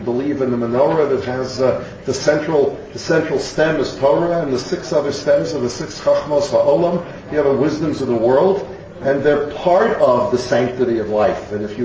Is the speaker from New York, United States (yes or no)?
yes; Yonkers, New York, United States; I grew up in Yonkers, New York.